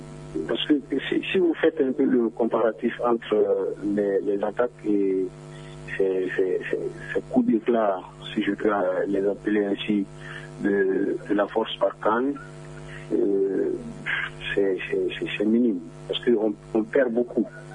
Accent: Mali; en tant que Malien

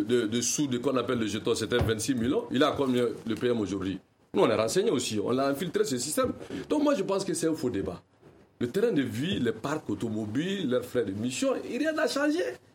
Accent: Mali; on est tous des Maliens

